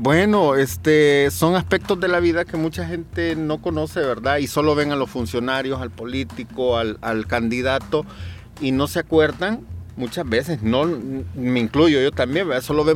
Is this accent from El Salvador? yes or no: yes; El Salvador; Y yo soy un salvadoreño más